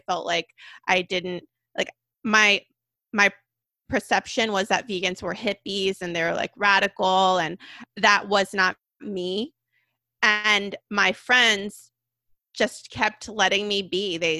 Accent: Sacramento, California, United States; I'm from Sacramento.

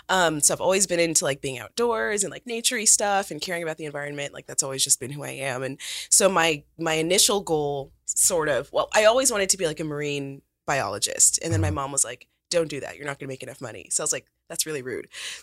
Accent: Corona, California, United States; So I am from Corona in Southern California. Not a fun time to be from a place called Corona, but it exists and it's in California. So that's where I'm from.

